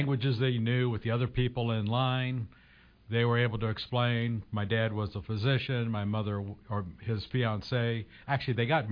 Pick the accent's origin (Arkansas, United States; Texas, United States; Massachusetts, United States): Massachusetts, United States; Quincy; this is my hometown as well. And again, growing up in Quincy